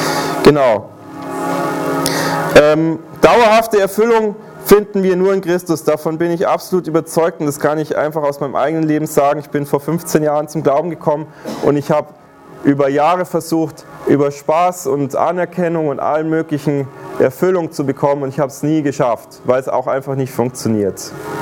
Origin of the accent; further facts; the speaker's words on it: Bavaria, Germany; ich komme ja aus Bayern